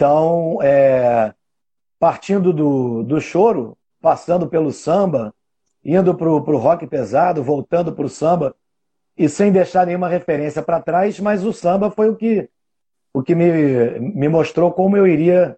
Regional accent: Rio de Janeiro, Brazil; Eu sou do Rio de Janeiro, do bairro de Botafogo, né?

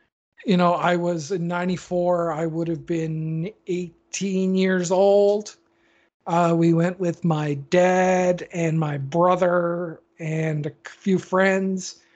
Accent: Miramichi, New Brunswick, Canada; It was in my hometown of Miramichi, where I come from you now, or come to you now.

